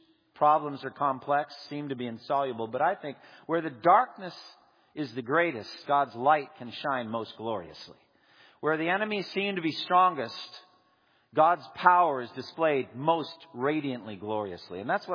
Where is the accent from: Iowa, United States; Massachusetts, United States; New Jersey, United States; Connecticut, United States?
Massachusetts, United States; And it's not because I'm from Massachusetts.